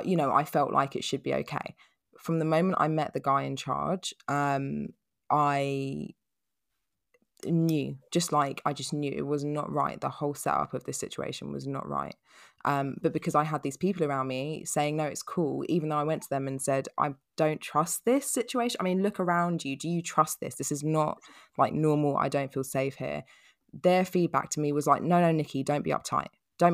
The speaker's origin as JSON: {"language": "English", "town": "Peckham", "region": "London", "country": "United Kingdom", "said": "I'm my mum's black, we're from Peckham, we had to behave."}